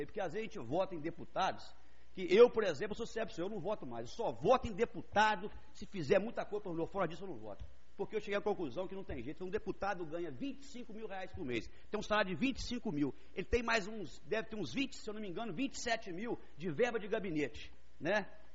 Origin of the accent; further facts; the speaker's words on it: Rio Novo, Minas Gerais, Brazil; Eu acho que nós somos daqui de Rio Novo, nós gostamos dessa cidade.